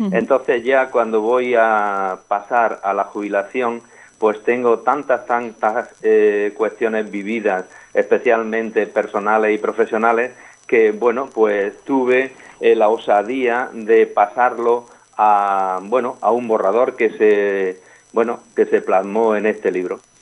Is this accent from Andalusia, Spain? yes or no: yes; Andújar, Andalusia, Spain